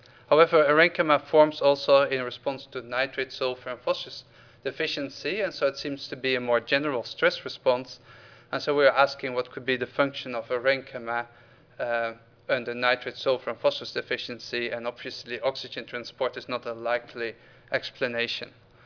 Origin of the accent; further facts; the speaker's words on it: Netherlands; I'm from the Netherlands originally.